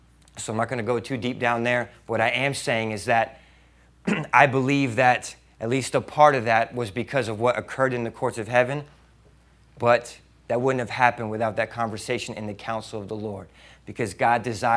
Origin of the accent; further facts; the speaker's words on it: Florida, United States; now in San Antonio, United States; I grew up in Florida. I haven't seen every single hurricane, but I typically know the patterns.